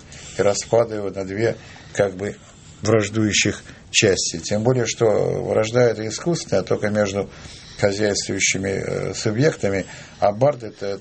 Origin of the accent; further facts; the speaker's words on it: Saint Petersburg, Russia; now in Moscow, Russia; я же в Москву переехал в 72-м году, я ленинградец.